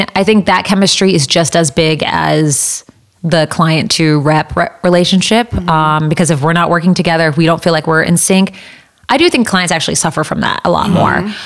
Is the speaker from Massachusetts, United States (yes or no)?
no; Indiana, United States; also born or lived in Chicago; so I was born and raised in Indiana, went to school in Chicago, and like how I got.